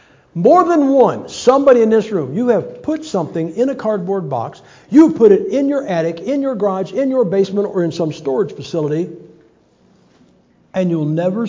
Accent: Ohio, United States; now in Idaho, United States; Okay, I'm from Ohio. We got basements. We are blessed. I live in Idaho.

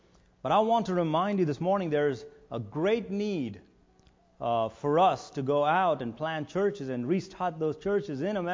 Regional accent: India; now in United States; God brought us to America in 2005. I was born and raised in India.

